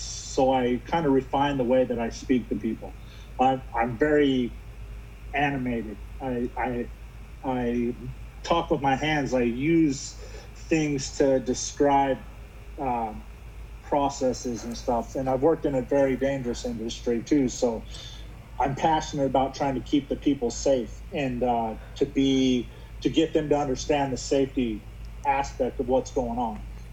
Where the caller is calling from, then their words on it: Loveland, Colorado, United States; I'm in a hotel in Loveland, Colorado right now.